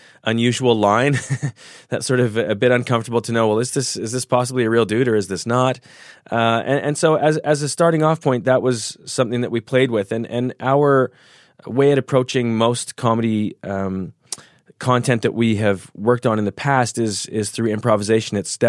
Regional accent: Canada; And of course, I'm originally Canadian.

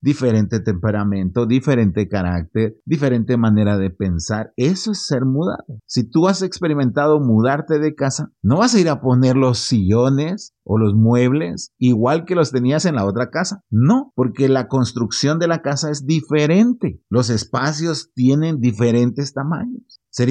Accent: Guatemala; mira lo que somos los guatemaltecos. No queremos ser puntuales porque decimos, es la hora chapina.

